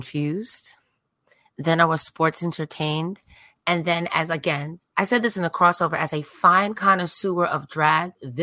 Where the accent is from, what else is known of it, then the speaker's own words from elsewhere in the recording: New York, United States; I'm from New York.